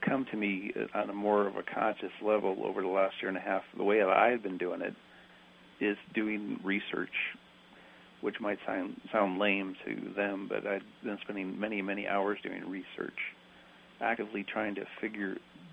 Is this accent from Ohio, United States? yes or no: yes; Ohio, United States; because I grew up in Ohio, near Cleveland, as a matter of fact, right within a half a mile with Lake Erie